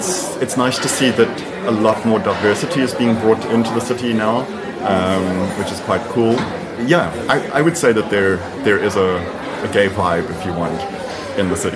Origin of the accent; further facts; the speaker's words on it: Durban, KwaZulu-Natal, South Africa; So I'm originally from Durban.